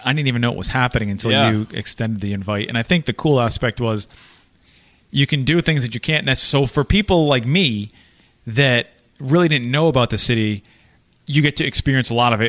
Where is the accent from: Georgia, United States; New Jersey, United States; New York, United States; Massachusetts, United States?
Massachusetts, United States; Worcester; So I grew up in the Worcester area